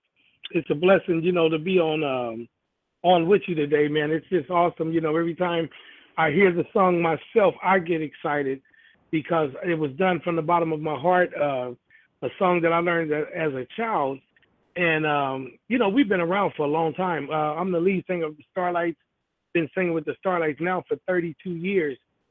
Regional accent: Compton, California, United States; we're a family from Compton. My father raised us well. I'm the youngest of 12. I have nine sisters and two brothers. And, you know, that's an unheard of story coming from Compton.

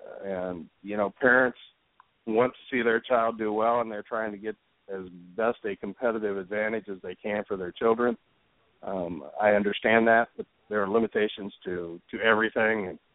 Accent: Ohio, United States; I grew up in Ohio.

